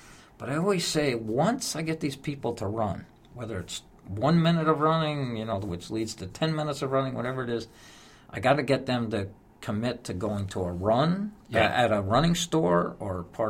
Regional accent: Bethlehem, Pennsylvania, United States; and that's my hometown.

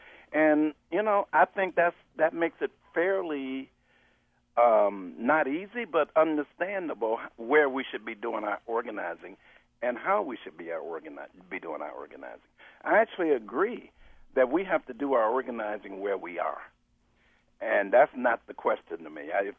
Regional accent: Detroit, Michigan, United States; I grew up in Detroit and worked in the auto plants there

